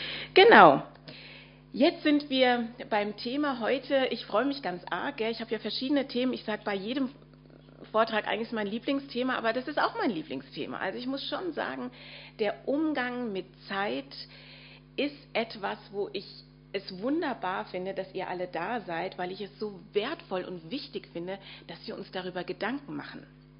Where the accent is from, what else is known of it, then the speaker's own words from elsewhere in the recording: Frankfurt, Hesse, Germany; mein Vater aus Nigeria kam, meine Mutter war Deutsche, ich bin in Frankfurt geboren und bin in Deutschland aufgewachsen und nicht bei meinen leiblichen Eltern, sondern bei einer Pflegemutter.